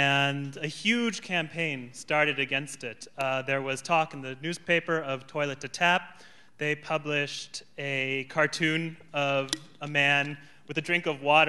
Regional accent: San Diego, California, United States; And I'm from San Diego myself

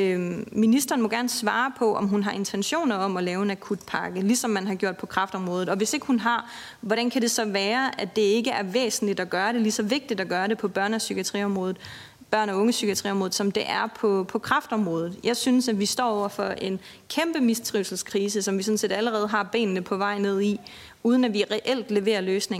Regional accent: Zealand, Denmark; Her og nu-pakken, den udløb i december i Region Sjælland, hvor jeg er fra.

